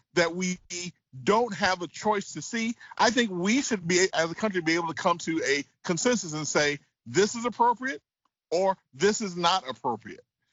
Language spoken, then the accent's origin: English; the South, United States; I grew up in the South having to ignore these Confederate imagery.